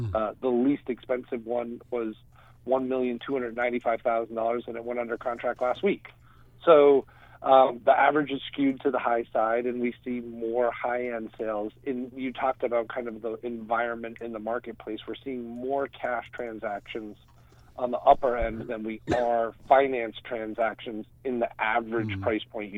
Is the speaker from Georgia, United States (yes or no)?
no; Weston, Massachusetts, United States; now in Nantucket, United States; So originally, I'm from the Weston area originally, and I think that community has about 11,000 people on it.